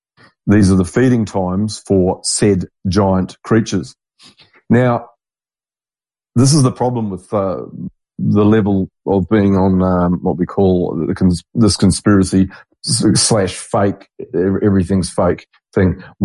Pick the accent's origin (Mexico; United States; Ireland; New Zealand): New Zealand; now in Australia; And where I grew up in New Zealand was also, by coincidence, a grey nurse breeding ground. And I live in a grey nurse breeding ground in the mid-north coast of Australia.